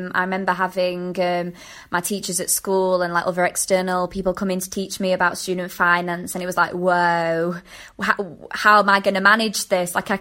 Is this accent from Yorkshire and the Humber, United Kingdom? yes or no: yes; Doncaster, Yorkshire and the Humber, United Kingdom; I'm from Doncaster originally, so I did kind of know Leeds before.